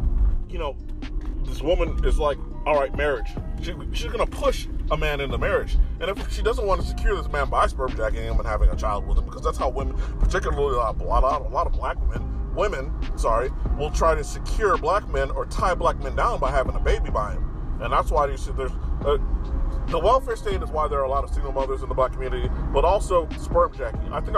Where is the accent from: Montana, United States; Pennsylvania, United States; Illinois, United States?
Illinois, United States; Chicago; we found out we were from the same town. She from the Shy, I'm from the Shy.